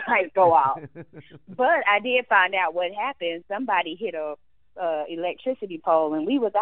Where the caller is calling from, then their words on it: Atlanta, Georgia, United States; I am in Atlanta, Georgia.